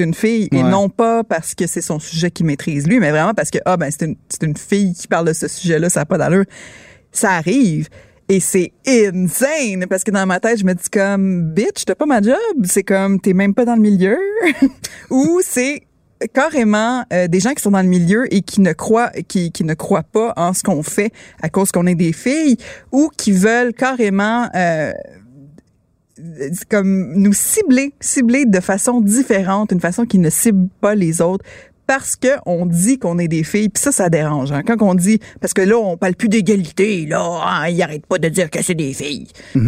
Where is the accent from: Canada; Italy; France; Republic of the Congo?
Canada; Quebec; on est ciblé parfois juste à cause qu'on est québécois, on est des filles.